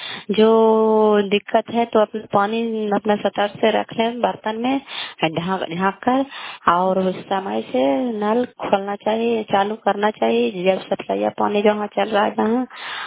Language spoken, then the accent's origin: Hindi; Kalyanpur, Bihar, India; घर कल्याणपुर वाली, बेलसी पंचायत, प्रखंड चंदी, जिला नालंदा का निवासी हूँ।